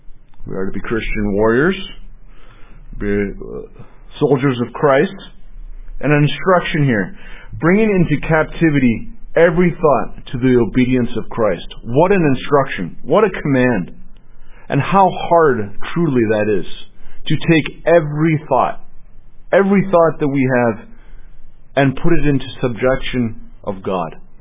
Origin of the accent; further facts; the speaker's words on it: Canada; the opportunity I had growing up in Canada. The Americans may not think it was an opportunity, but growing up in Canada, it was an opportunity.